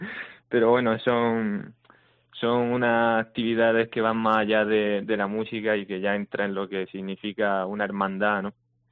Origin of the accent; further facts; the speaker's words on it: Almuñécar, Andalusia, Spain; que somos de Almuñécar, queríamos retomar los certámenes, pero ya en nuestra provincia